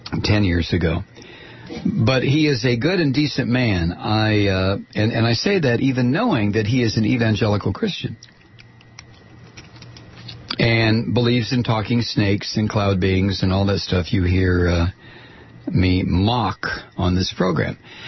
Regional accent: Atlanta, Georgia, United States; because we're all from Atlanta.

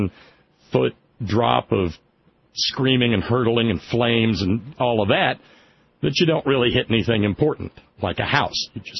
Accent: Alabama, United States; As I've mentioned before, growing up in Alabama, every time my family, you know, when the rest of the world was going to the beach or Six Flags or somewhere fun

